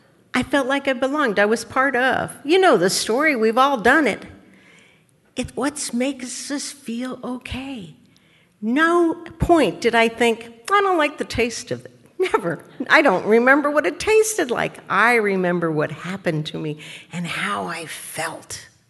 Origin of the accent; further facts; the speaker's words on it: Philadelphia, Pennsylvania, United States; moved away as an adult; now in Chicago, United States; And having born and raised in Philadelphia, and when Chicago called and said they'd like to have me come there, I was ready to go.